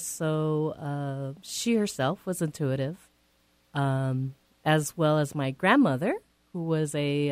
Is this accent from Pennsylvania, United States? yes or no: no; Hawaii, United States; now in Washington, United States; Well, unfortunately, I live up here in Washington right now. Oh, okay. But I am from Hawaii.